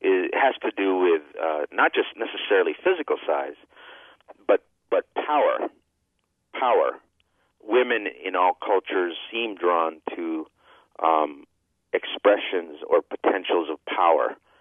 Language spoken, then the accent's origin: English; Philippines; moved away; I came from the Philippines, which was a Spanish colony and an American colony for 400 years.